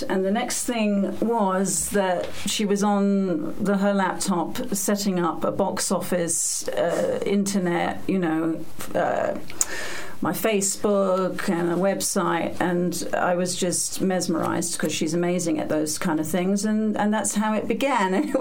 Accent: England, United Kingdom; as you can tell from this ridiculous accent, I come from England, although I'm really Irish

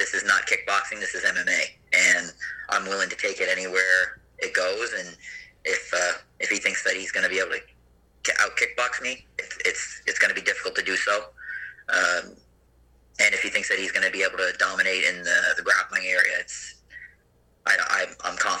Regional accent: Newfoundland and Labrador, Canada; now in Halifax, Canada; I've lived in Labrador for 3 years of my life. I grew up in Newfoundland, born. I've been spending summers out there for like a month at a time. And then now living here in Halifax, Nova Scotia

